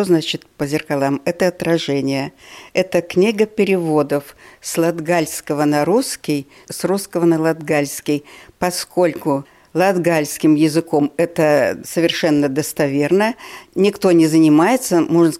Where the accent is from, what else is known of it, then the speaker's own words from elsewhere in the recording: Siberia, Russia; now in Daugavpils, Latvia; я сибирячка, родилась в предгорьях Саян, и мы с Сильвой учились в одной маленькой деревенской школе